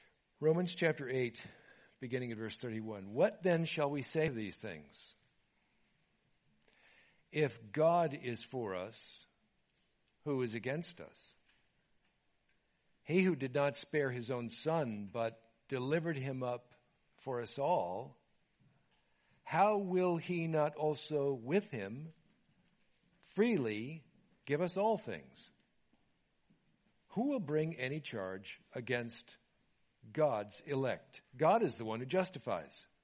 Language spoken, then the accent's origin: English; Nashville, Tennessee, United States; We're from Nashville, Tennessee. And if you're ever in Nashville on a Sunday morning, please come join us at Emmanuel Church.